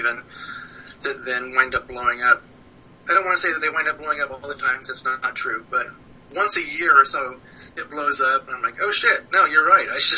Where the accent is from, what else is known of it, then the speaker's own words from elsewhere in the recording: Crawfordsville, Indiana, United States; I'm in rural Crawfordsville, Indiana. If you want to come by and say howdy.